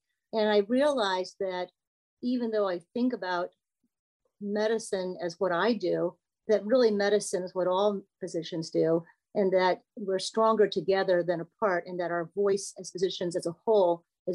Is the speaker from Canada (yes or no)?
no; Midwest, United States; Well, I'm originally from the Midwest, and I did all of my training at the University of Illinois.